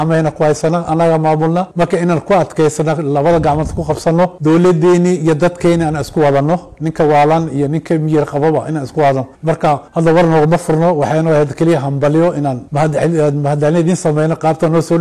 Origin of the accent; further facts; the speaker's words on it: Kamboni, Jubaland, Somalia; born there; magaalada reer Kamboni magaalada aan ku dhalanay